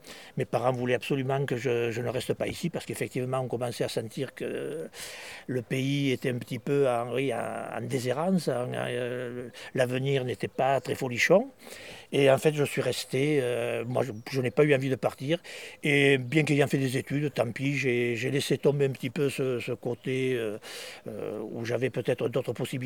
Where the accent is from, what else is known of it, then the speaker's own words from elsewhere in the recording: Florac, Occitanie, France; J'ai commencé ma vie ici, je suis né à Florac. Et donc après, j'habite un petit mas qui s'appelle Fombonne, qui est perdu là dans les alentours.